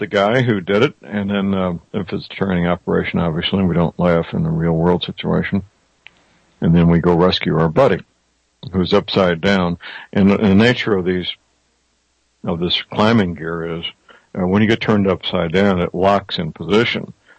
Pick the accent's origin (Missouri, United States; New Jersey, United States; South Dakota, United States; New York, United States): Missouri, United States; St. Louis; answered by some very polite young men and women in my hometown, St. Louis, Missouri.